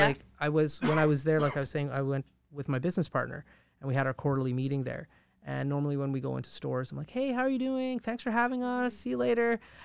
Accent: Fort McMurray, Alberta, Canada; Like that, like I grew up in Fort McMurray, hard East Coast here.

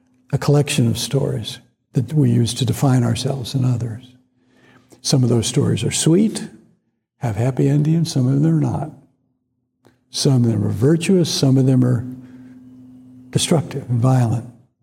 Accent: Atlanta, Georgia, United States; When I was raised in Atlanta in the 60s and 70s, I was taught that the Civil War is about states' rights.

